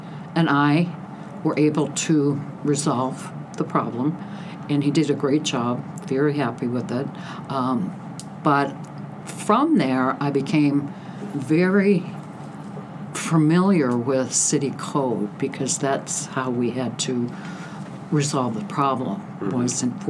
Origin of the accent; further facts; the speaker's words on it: Chicago, Illinois, United States; Well, originally I'm from Chicago. I was born in the shadow of Wrigley Field, Cubby fan. I've lived here for 26 years, raised my children here.